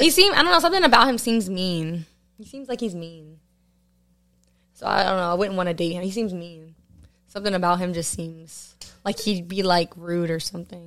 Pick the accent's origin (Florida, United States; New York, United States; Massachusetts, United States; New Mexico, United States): New York, United States; I don't hike though. I'm from New York. I don't do that.